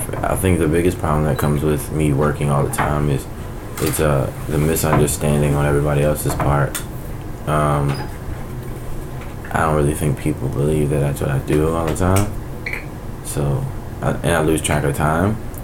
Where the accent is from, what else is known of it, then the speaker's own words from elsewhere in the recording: Washington, District of Columbia, United States; also born or lived in Prince George's County, Maryland; I'm from Washington, D.C., and I'm from PG County, Maryland, Shetland.